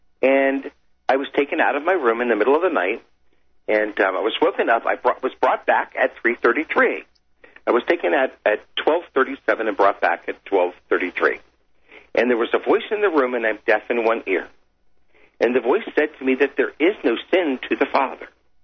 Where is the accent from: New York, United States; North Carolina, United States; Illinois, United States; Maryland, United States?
Maryland, United States; Greenbelt; I grew up in Greenbelt, Maryland. I don't know if you know where Greenbelt is, right across the street from NASA.